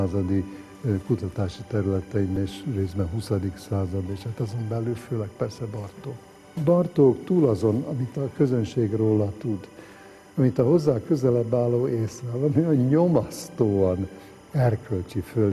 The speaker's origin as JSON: {"language": "Hungarian", "town": "Székesfehérvár", "region": "Fejér", "country": "Hungary", "tie": "born or raised there", "also_born_or_lived": "Jászladány", "said": "az Jászladányhoz fűződik, ahol születtem. Fiatal tanárházas pár, apám anyám ott találkozott össze, anyám odavalósi volt, apám Veszprémből származott oda. Ahogy a tanáremberek vándorolnak egyik városról a másikra, mentünk Székesfehérvárra, ott kezdtem el az iskolákat"}